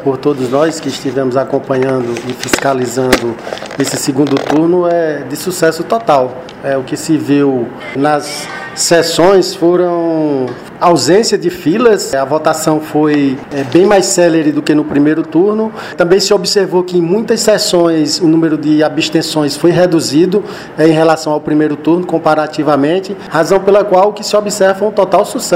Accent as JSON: {"language": "Portuguese", "region": "Bahia", "country": "Brazil", "said": "todos nós, sem exceção, somos baianos e somos brasileiros."}